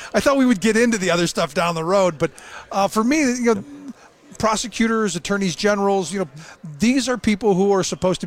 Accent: Cleveland, Ohio, United States; You know, as a kid growing up in Cleveland, it seems like we find each other.

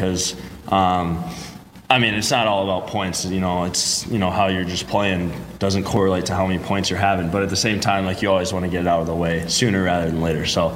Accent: Naperville, Illinois, United States; I'm from Naperville. So I've known him for a long time.

